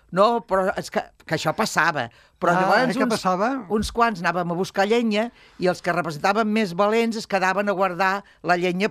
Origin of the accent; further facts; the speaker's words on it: Catalonia, Spain; som catalans de tota la vida